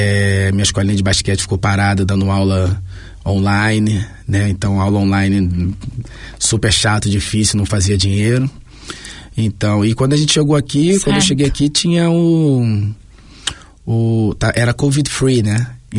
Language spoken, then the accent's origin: Portuguese; Rio de Janeiro, Brazil; O último lugar que eu morei foi Copacabana, mas eu morei em todos os lugares do Rio de Janeiro. Eu fui criado no Encantado, que é um bairro subúrbio, onde eu morei até meus 14, 15 anos.